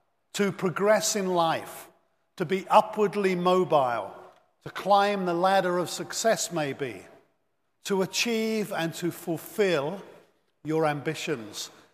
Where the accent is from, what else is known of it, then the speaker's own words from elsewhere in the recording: England, United Kingdom; when I grew up in England as a young man.